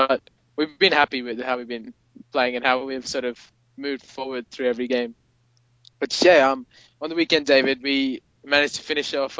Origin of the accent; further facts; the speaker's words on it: Australia; from Australia.